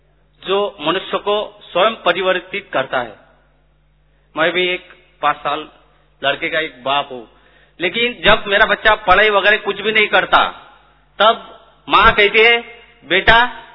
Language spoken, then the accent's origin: Hindi; Akola, Maharashtra, India; मैं अकोला महाराष्ट्र से आया हूँ।